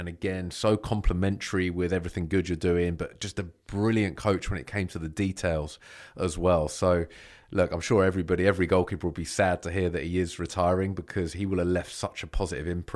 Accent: England, United Kingdom; the fact that we are English

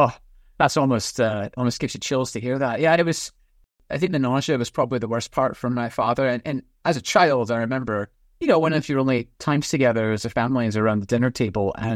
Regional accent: Edinburgh, Scotland, United Kingdom; Yeah. So I grew up in Edinburgh

